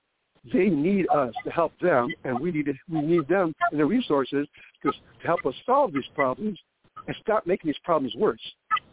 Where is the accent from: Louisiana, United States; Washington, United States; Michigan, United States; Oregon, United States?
Michigan, United States; Now, here in Michigan, I'm from Michigan, and my case is now supposed to be reviewed by the Innocence Project here in Michigan.